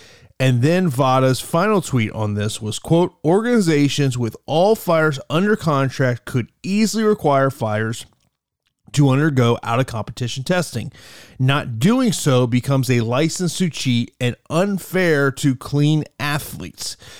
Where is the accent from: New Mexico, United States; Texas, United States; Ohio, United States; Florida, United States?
Florida, United States; Now, I know here in my home state of Florida